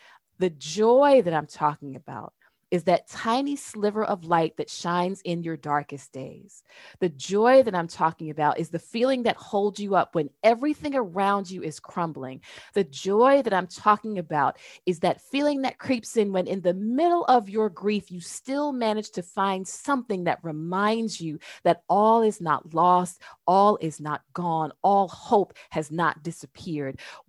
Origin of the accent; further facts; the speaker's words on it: New Jersey, United States; Silly me, I'm from Jersey.